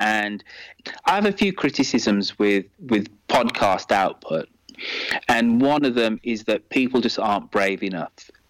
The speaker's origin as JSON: {"language": "English", "country": "United Kingdom", "said": "I'm British, but I'm a Jamaican parented"}